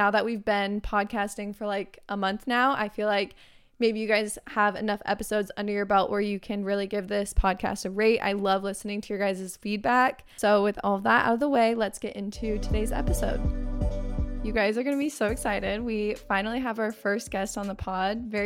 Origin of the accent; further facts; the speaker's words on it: Arizona, United States; which if you guys are new to my podcast, I'm actually from Arizona.